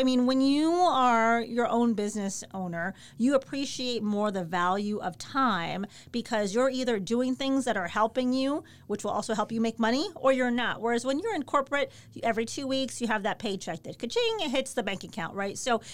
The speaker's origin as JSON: {"language": "English", "town": "Chicago", "region": "Illinois", "country": "United States", "tie": "born or raised there", "said": "when I was a kid growing up in Chicago and idolizing the 85 Bears."}